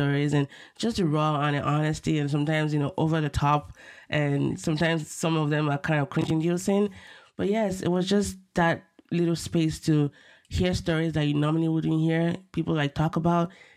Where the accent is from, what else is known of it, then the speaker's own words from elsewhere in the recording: Nigeria; And I grew up in Nigeria, by the way, where a lot of our country is relatively a young country